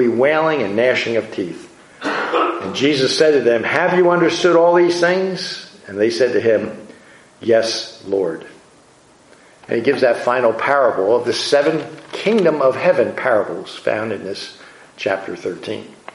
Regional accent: New Jersey, United States; I mean, I grew up on the Jersey Shore.

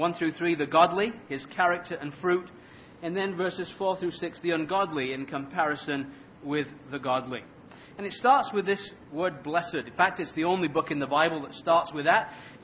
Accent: England, United Kingdom; I don't know, I'm an Englishman. How do you expect me to know this stuff?

